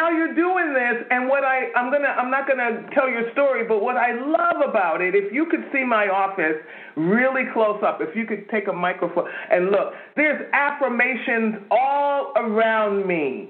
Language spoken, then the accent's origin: English; New York, United States; accent: New York; My New York accent does that just like GQ principal.